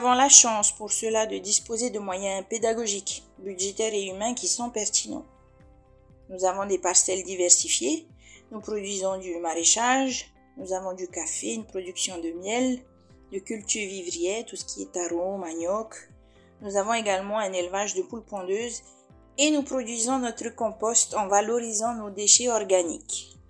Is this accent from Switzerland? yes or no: no; French Polynesia; Je suis mariée et maman de 3 enfants. Et je suis originaire de Polynésie.